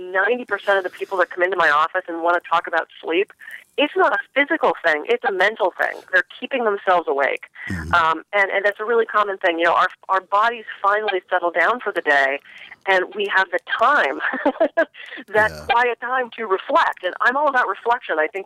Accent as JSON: {"language": "English", "region": "East Coast", "country": "United States", "said": "I'm from the East Coast. I know. I am not clearing my mind."}